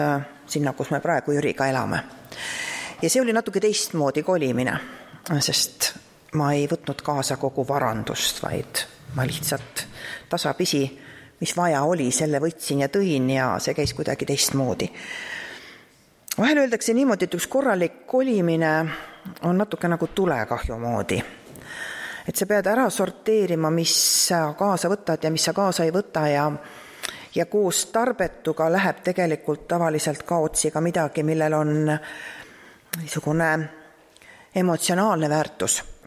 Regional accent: Tartu, Tartu County, Estonia; also born or lived in Tõrva / Otepää / Elva / Vaeküla; kolmandasse klassi tulin ma Tartusse

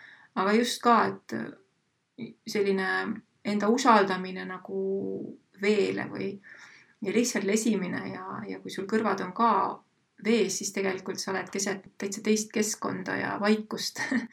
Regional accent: Viljandi, Viljandi County, Estonia; Viljandist pärit ja just nimelt mööda seda jõge seal plätudega või paljajalu tatsates olid need ajad ka, kus nagu mulle väga meeldis olla

